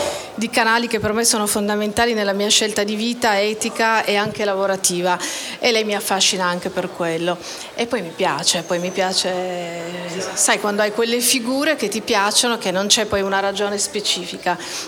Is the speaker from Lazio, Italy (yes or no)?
no; Turin, Piedmont, Italy; da torinese si aveva la casa al mare, si andava in vacanza al mare, qua in Liguria.